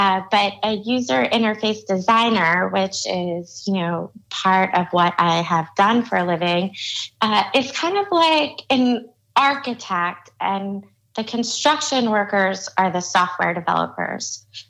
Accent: Philadelphia, Pennsylvania, United States; also born or lived in New York City; I grew up in Philadelphia, but I moved to New York City and started continuing to do design for startups

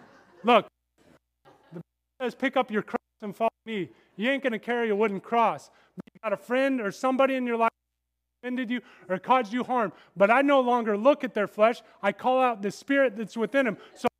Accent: Kansas, United States; I'm from Kansas, northwest Kansas, close to Colorado.

